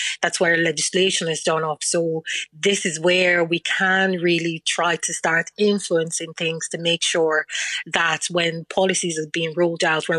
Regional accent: Ireland; So I identify as Irish and I identify as African, Sarah.

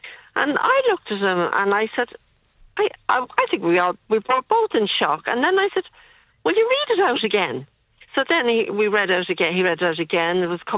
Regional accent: Dublin, Leinster, Ireland; I'm actually from Dublin originally.

